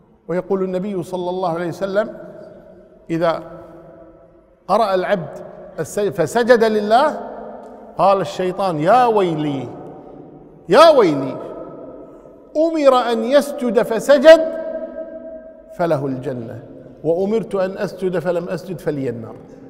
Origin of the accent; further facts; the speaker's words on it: Kuwait; في كثير من المناطق عندنا في الكويت الآن يخطب الجمعة قبل الوقت بعشر دقائق